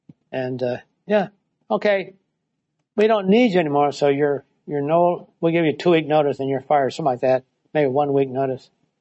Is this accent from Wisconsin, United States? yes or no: yes; Wisconsin, United States; My hometown in Wisconsin. It was a small one, then it became very big.